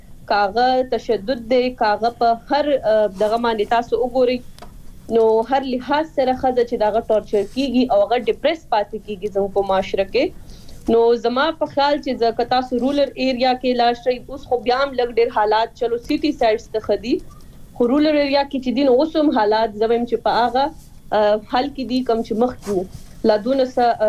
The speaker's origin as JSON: {"language": "Pashto", "town": "Swat", "region": "Khyber Pakhtunkhwa", "country": "Pakistan", "said": "زه تخپل چونکی د سوات نه يم"}